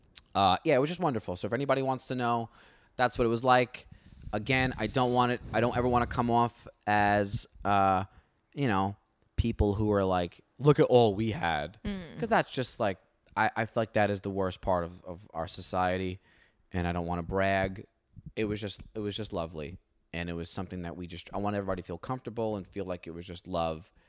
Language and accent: English; Staten Island, New York, United States; Growing up on Staten Island, you know, you got to realize something.